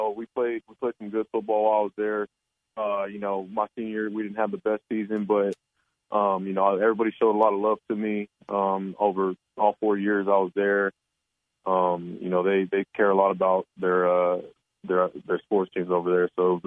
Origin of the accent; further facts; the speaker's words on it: San Diego, California, United States; No, I'm actually from San Diego.